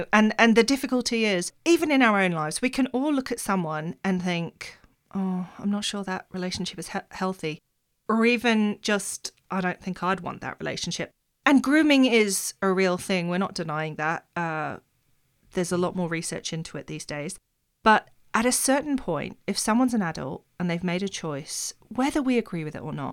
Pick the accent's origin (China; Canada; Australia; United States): Australia; as an Aussie who was born in the 80s